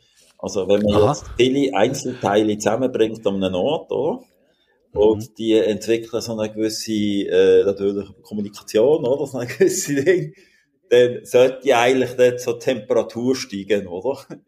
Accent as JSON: {"language": "German", "town": "Basel", "region": "Basel-Stadt", "country": "Switzerland", "accent": "Basel German", "said": "wir hören ja meinem Akzent an, wir sind hier in Basel, oder?"}